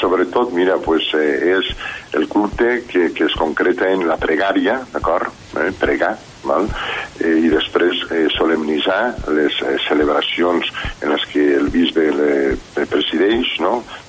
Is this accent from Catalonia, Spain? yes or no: no; Benicarló, Valencian Community, Spain; que soc de Benicarló, que no soc de la ciutat